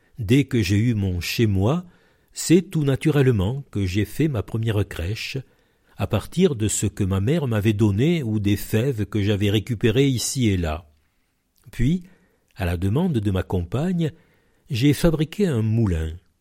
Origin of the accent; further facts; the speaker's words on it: Marseille, Provence-Alpes-Côte d'Azur, France; Je suis né à Marseille, dans le quartier de la Pointe Rouge. À l'époque, c'était un village, avec des champs, des chevaux, des vaches. Il y avait même une laiterie près de chez nous.